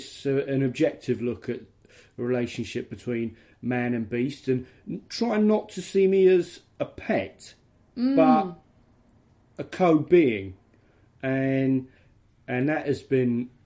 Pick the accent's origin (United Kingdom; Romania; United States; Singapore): United Kingdom; Wales; accent: Welsh; And he got rid of my my Welsh accent as well.